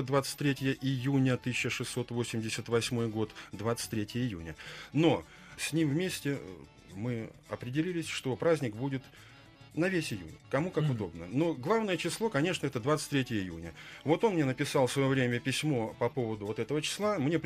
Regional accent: Crimea, Ukraine; Ну, вообще, нет, ну я же из Крыма, можно сказать, поэтому, наверное, с Крымом это все и связано.

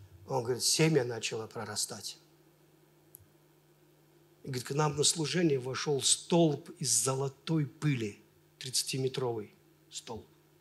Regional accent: Velikiye Luki, Pskov Oblast, Russia; я из Великих Луг, вот Россия, вот это самое, не были богатыми, нечего и начинать

